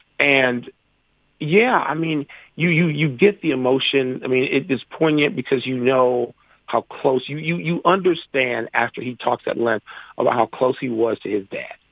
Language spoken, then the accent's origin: English; Chicago, Illinois, United States; and particularly as a Chicagoan and as someone who grew up a Bulls fan